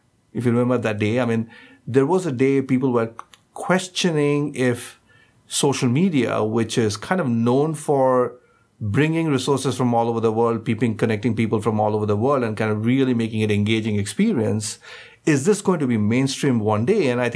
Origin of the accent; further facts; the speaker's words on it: India; moved away as an adult; now in United States; My background, I grew up in India. I did my undergrad from IIT. Indian Institute of Technology in Bombay. Worked there for a few years